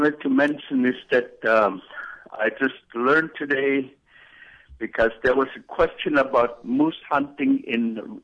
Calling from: Anchorage, Alaska, United States; I'm calling from Anchorage.

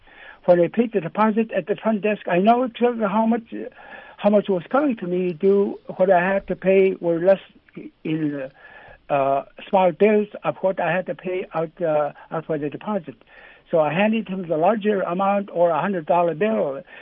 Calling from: Eek, Alaska, United States; I'm calling from Eek, Alaska.

